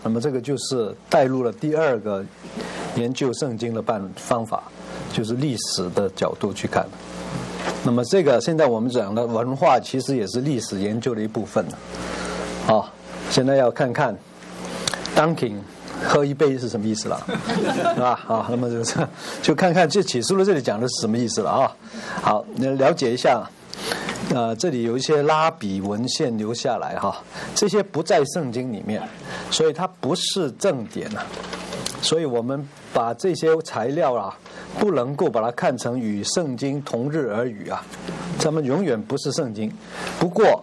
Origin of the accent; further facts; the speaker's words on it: China; 就好像我们中国人每次有什么好事情发生了之后呢，就要吃饭，